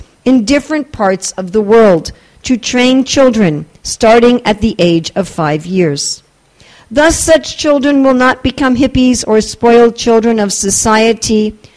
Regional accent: New York, United States; I'm from New York, and we do everything fast there.

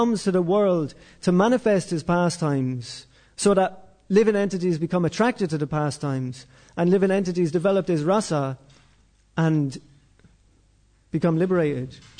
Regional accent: Ireland; I grew up in Ireland. I had those religious rules.

